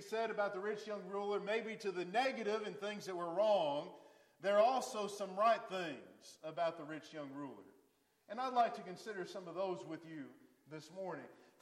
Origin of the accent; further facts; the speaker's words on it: Westfield, Indiana, United States; getting back up here closer to where I was born and raised in Westfield and to be back in Indiana.